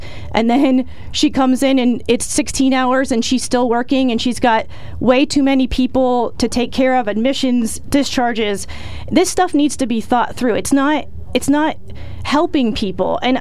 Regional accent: Selinsgrove, Pennsylvania, United States; But yeah, I'm born and raised in Selins Grove. I graduated from Selins Grove High School.

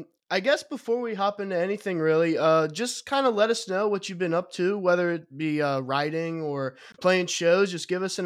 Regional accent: Kentucky, United States; you know, I'm from Kentucky in the States, and I immediately thought bluegrass

